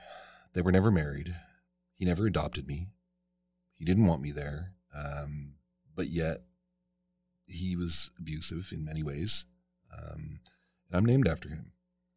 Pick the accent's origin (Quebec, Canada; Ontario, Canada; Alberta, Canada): Quebec, Canada; Montreal; born there; I was born in Montreal, and I'm French, but I don't speak a word of French.